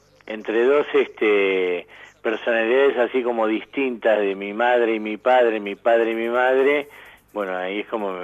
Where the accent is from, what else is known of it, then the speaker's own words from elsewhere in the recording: Buenos Aires, Argentina; born there; Yo nací en el barrio de Flores, llamémosle Flores, Floresta.